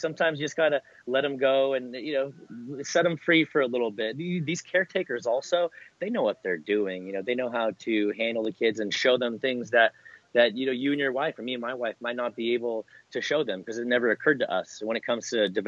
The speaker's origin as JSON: {"language": "English", "town": "Long Beach", "region": "California", "country": "United States", "tie": "born or raised there", "lives_now": "Westlake, United States", "said": "I grew up in Long Beach, California. My wife grew up an hour and a half north of me here in Westlake."}